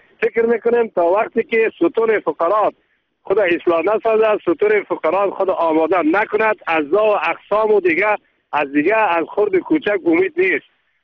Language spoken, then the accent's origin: Persian; Afghanistan; ما افغانی هستیم، ما افغانستان شمول هستیم، در افغانستان زندگی میکنیم